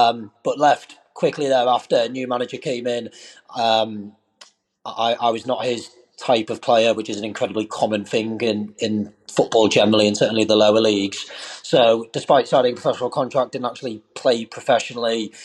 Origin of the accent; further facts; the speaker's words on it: North West England, United Kingdom; So, I'm born and raised in Merseyside